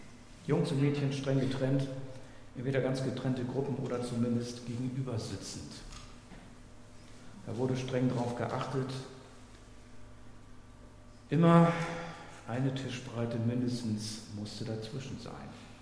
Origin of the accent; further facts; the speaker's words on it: Hamburg, Germany; Großstadtkind, Kind von nichtgläubigen Eltern, aufgewachsen in Hamburg, im Stadtteil Bergedorf-West, einem 1969 entstandenen Bauprojekt mit tausenden Wohnungen.